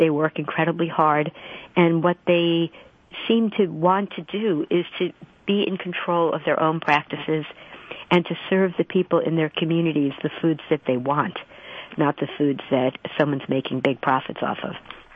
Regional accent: New York City, New York, United States; as a kid growing up in New York City, my parents always defamed farmers.

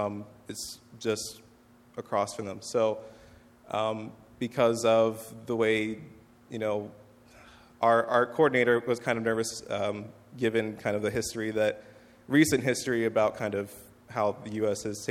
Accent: Altoona, United States; So Grace Bible Church, again, is located in my hometown, Altoona.

